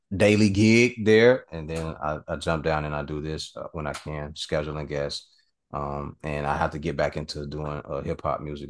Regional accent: Chicago, Illinois, United States; Like I'm from Chicago, so even in the winter, you're either outside playing in the snow

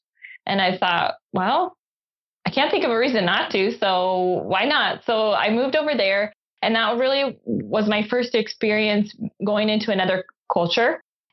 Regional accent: Arizona, United States; also born or lived in Vermont; now in Serbia; So I currently live in central Serbia, but I'm not from here. I grew up in Arizona and Vermont. We moved.

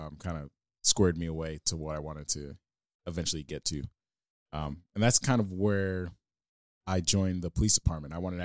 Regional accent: St. Louis, Missouri, United States; I was born and raised here in St. Louis. Went to Clayton High School.

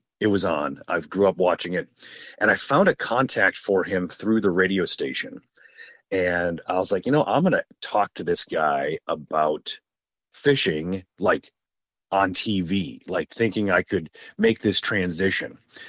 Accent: Sheboygan, Wisconsin, United States; Yeah, so I'm originally from just north of Milwaukee in Sheboygan

